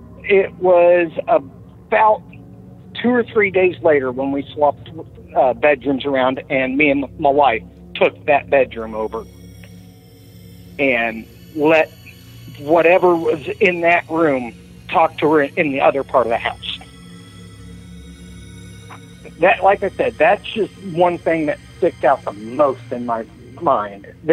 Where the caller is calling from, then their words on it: Benton, Illinois, United States; from Benton, Illinois.